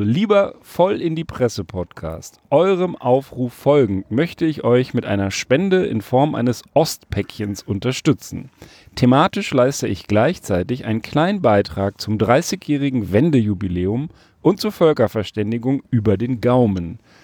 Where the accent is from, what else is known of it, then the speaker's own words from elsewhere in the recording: Saxony, Germany; aus dem Erzgebirge, meiner Heimat, also ist gar nicht aus Halle